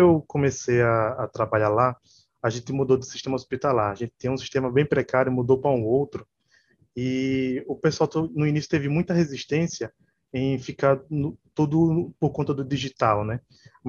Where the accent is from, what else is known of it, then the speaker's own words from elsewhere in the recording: Northeast Region, Brazil; tenho 25 anos, moro aqui em Aracaju, Sergipe, nordestino